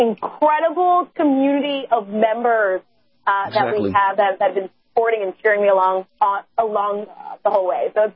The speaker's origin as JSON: {"language": "English", "town": "Houston", "region": "Texas", "country": "United States", "tie": "born or raised there", "said": "then we've got somebody from my hometown of Houston, Texas."}